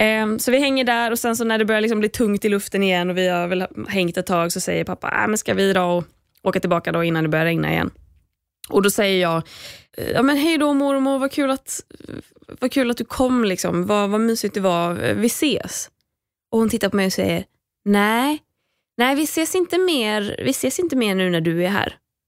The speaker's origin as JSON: {"language": "Swedish", "town": "Gothenburg", "region": "Västra Götaland County", "country": "Sweden", "tie": "born or raised there", "said": "Mitt moment of the week utspelade sig i helgen när jag var hemma i Göteborg."}